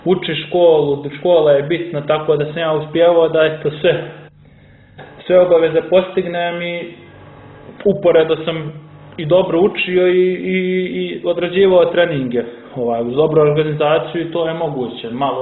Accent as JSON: {"language": "Serbian", "country": "Montenegro", "said": "Znate kako je to kod nas u Crnoj Gori, prvo pa muško, pa to se slavi. Tako imamo taj neki mentalitet"}